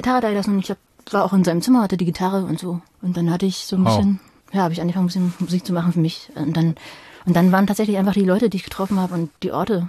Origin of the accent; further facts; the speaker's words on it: East Berlin, Berlin, Germany; ich bin halt als Kind in Ostberlin aufgewachsen und dann war halt sozusagen meine Jugend so in der Wendezeit oder Nachwendezeit in den 90ern.